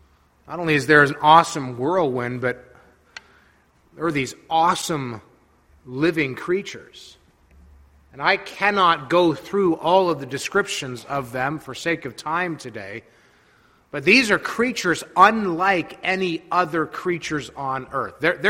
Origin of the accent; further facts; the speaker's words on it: Barrie, Ontario, Canada; I grew up in Barrie.